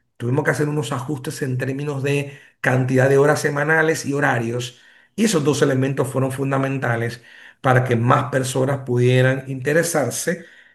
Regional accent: Dominican Republic

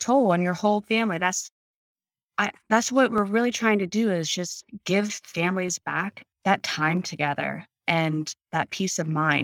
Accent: Pennsylvania, United States; I'm from a rural area in Pennsylvania we're smack in the middle. We're 3 hours from Pittsburgh and 3.5 hours to Philadelphia, and 3 hours to Baltimore. So like, there's nothing around us.

